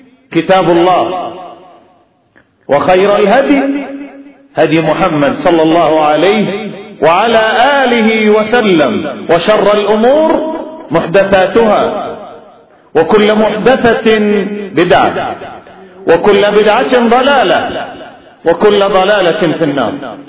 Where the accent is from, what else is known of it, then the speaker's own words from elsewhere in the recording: Yemen; عندنا في اليمن مثلا 1,500,000 موظف